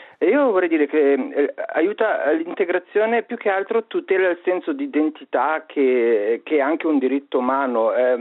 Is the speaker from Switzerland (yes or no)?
yes; Switzerland; moved away as an adult; also born or lived in United Kingdom; come italiano che era nato e cresciuto in Svizzera, al quale è stato revocato il permesso C.